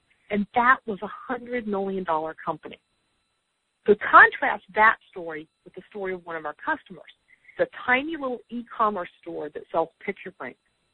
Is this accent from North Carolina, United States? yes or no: yes; Sunbury, North Carolina, United States; But I'm from Sunbury, North Carolina, and it's a town of 200 and a county of 9,000.